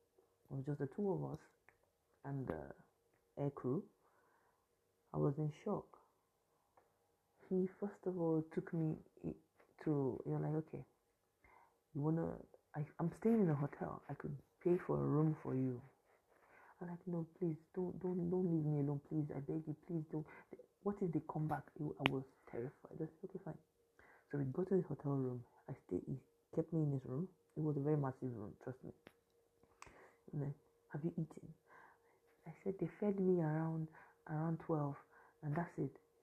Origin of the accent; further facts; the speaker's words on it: Port Harcourt, Rivers, Nigeria; also born or lived in Ondo State; I told him I'm from Ondo State, but I grew up in Port Harcourt.